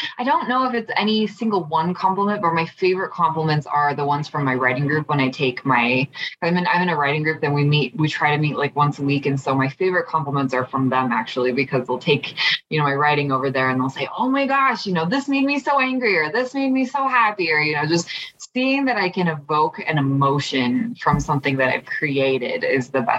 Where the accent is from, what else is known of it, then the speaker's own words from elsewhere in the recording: Utah, United States; I grew up in Utah. I grew up in a very religious community